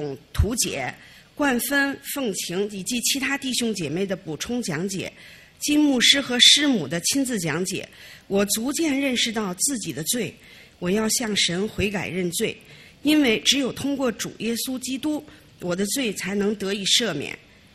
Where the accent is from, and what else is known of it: China; now in United States